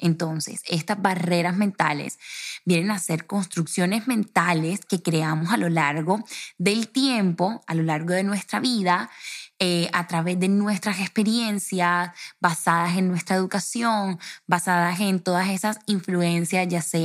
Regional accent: Colombia; moved away as an adult; now in Madrid, Spain; Yo soy colombiana, pero llevo ya este es mi tercer año viviendo aquí en Madrid.

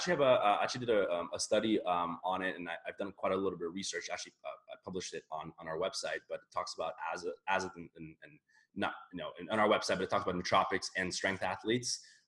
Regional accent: Netherlands; also born or lived in Switzerland; now in Boston, United States; where I'm from the Netherlands and Switzerland, like we don't know about that stuff.

